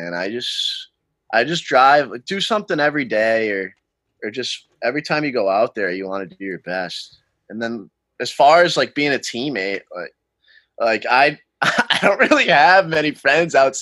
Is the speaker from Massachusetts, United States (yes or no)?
yes; Massachusetts, United States; Well, I'm from Mass.